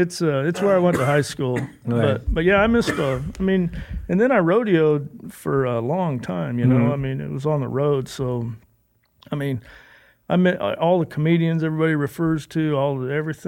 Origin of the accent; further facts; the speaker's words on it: Fillmore, California, United States; also born or lived in Utah / Nevada; Utah, Nevada, and Fillmore, California. Went to high school in Fillmore.